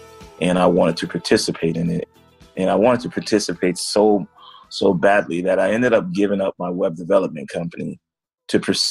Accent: Harlem, New York, United States; also born or lived in Bronx, New York; Well, like my formative years, I lived in the Bronx, but really I grew up in Harlem. And music was always around me.

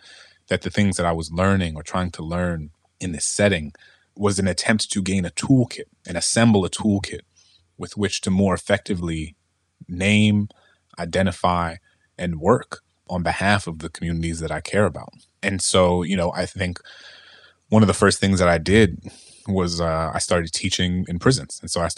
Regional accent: New Orleans, Louisiana, United States; you're a black kid growing up in New Orleans and I grew up in a very mixed income neighborhood. I went to a very sort of mixed income set of public schools.

